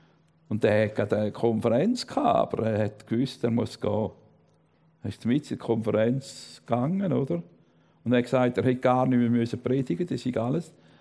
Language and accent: German; Switzerland; Ich bin ein Schweizer, ich habe noch nie gehört predigen.